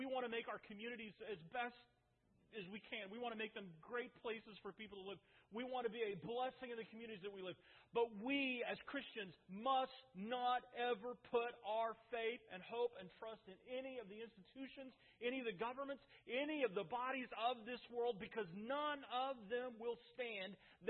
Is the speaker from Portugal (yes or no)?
no; United States; Now, as an American, I want to see my country do as well as it can.